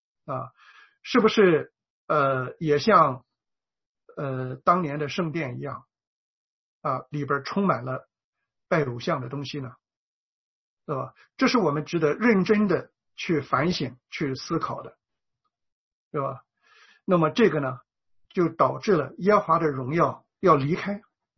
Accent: China; 尤其是像咱们这些在无神论的环境里边长大的人，是吧？在这个儒家思想充满了拜偶像佛教在咱们中国的这种我们这种文化背景里边的人

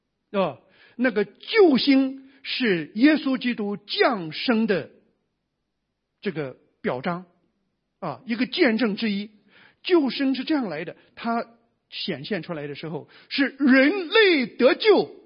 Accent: China; 原来的时候我们中国人曾经啊，但愿现在在座的那都是过去的了啊，宣称自己是无神论者

